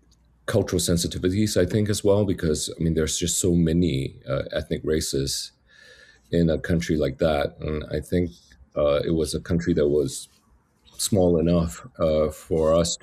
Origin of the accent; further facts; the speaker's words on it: Singapore; Singapore got independence in the 60s, and I was born in 69.